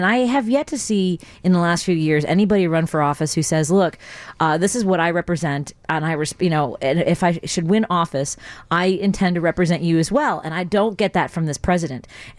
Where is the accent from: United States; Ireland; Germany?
United States; Chicago, Illinois; You know, I grew up in a neighborhood. I grew up in Norwood Park that has, you know, it's not the most racially diverse area.